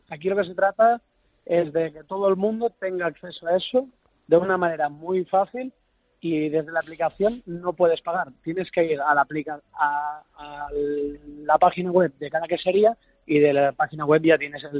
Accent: Barcelona, Catalonia, Spain; now in Andalusia, Spain; Yo soy de Barcelona, soy catalán, sí. Y me vine aquí a Andalucía buscando la leche de cabra

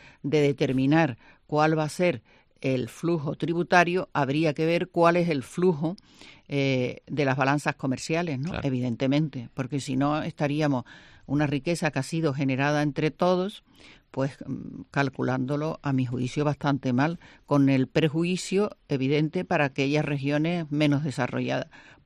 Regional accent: Canary Islands, Spain; nosotros somos la región española que más fondos recibimos de la solidaridad de las otras comunidades autónomas

